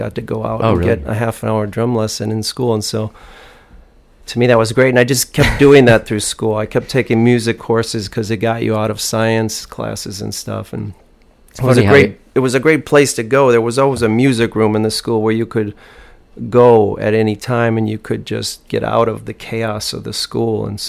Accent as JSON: {"language": "English", "town": "Milwaukee", "region": "Wisconsin", "country": "United States", "tie": "born there", "said": "Well, I was born in Milwaukee, which is a big city, you know, so for the first 8 years of my life, I really had exposure to a lot of living in a big city and crime and all that kind of stuff."}